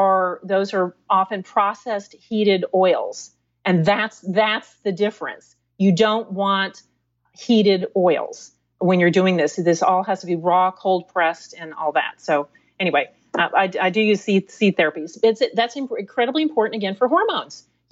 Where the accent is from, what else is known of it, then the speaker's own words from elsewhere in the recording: East Coast, United States; I grew up on the East Coast. We lived in a house with basements